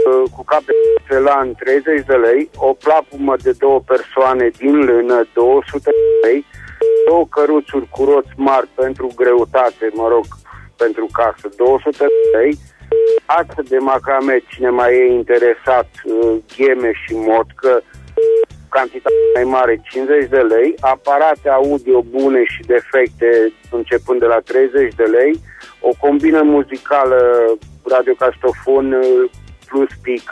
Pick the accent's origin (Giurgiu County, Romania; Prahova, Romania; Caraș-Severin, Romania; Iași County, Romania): Caraș-Severin, Romania; Reșița; din Reșița